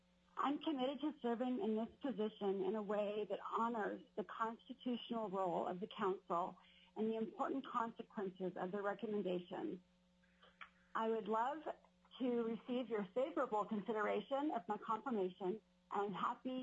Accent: Anchorage, Alaska, United States; also born or lived in Zambia / Oregon / Washington; I was born in Zambia, Africa, and my family returned to Alaska when I was one. I've lived in Alaska all my life, except for during college while I was in Oregon, and for 3 years while I was outside working in Washington State in the 90s. I grew up in Anchorage

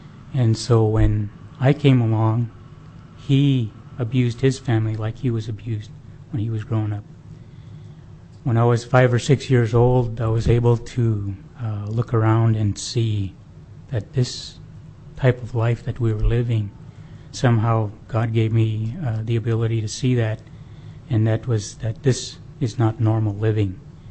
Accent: Old Harbor, Alaska, United States; I grew up in Old Harbor.

